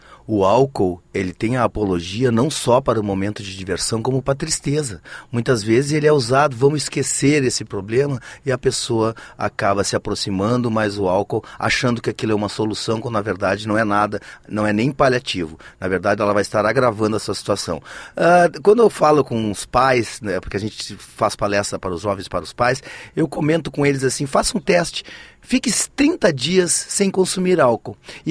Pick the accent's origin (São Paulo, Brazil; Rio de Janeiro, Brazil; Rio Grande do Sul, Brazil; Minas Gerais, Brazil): Rio Grande do Sul, Brazil; eu venho do estado do Rio Grande do Sul